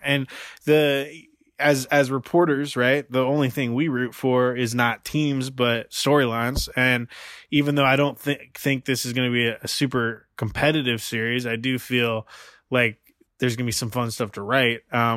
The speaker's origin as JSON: {"language": "English", "town": "Portland", "region": "Oregon", "country": "United States", "tie": "born or raised there", "said": "And I grew up in Portland. I'll be completely candid on the podcast. I grew up a Blazers fan."}